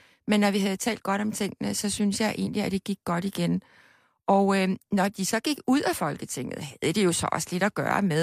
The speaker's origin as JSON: {"language": "Danish", "town": "Copenhagen", "region": "Capital Region of Denmark", "country": "Denmark", "tie": "born there", "said": "jeg blev født på Dr. Esmanns fødeklinik i København den 23. februar 1947"}